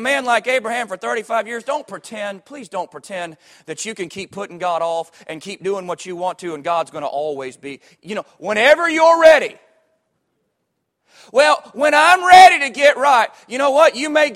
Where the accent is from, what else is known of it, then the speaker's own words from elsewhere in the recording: Florida, United States; I grew up in Florida, and we don't have ice there.